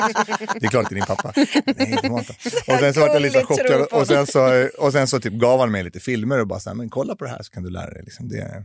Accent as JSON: {"language": "Swedish", "town": "Stockholm", "region": "Stockholm County", "country": "Sweden", "tie": "born or raised there"}